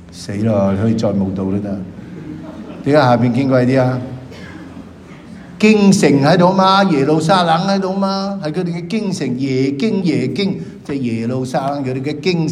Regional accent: China; 我哋如果我哋中國人就好明嘅

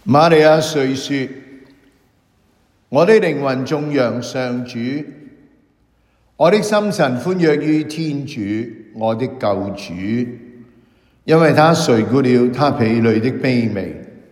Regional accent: China; 那些犹太人和我们中国人的想法真的很不同。

